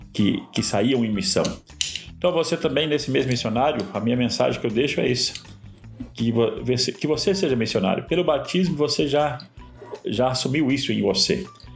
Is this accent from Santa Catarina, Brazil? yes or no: yes; Joinville, Santa Catarina, Brazil; eu saí lá de Joinville, vim para cá, andei 3 mil quilômetros para chegar aqui